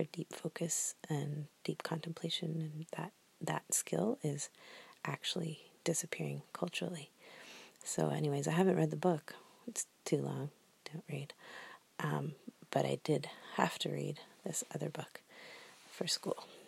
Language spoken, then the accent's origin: English; Canada; I'm Canadian. What can I say?